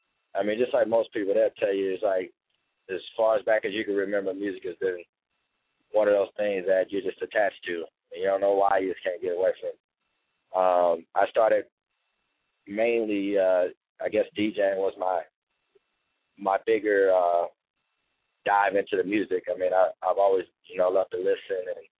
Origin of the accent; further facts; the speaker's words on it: Kansas City, United States; I'm from Kansas City, man, and I kind of started, I was about 16 when I got into the music business there.